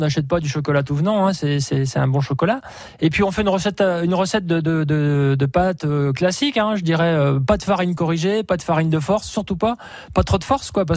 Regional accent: Normandy, France; now in Nantes, France; enfin je suis pas nantais, hein, je suis normand.

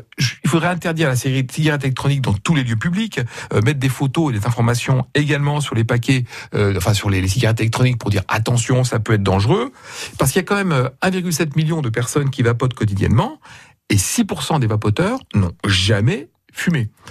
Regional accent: France; chez nous, en France

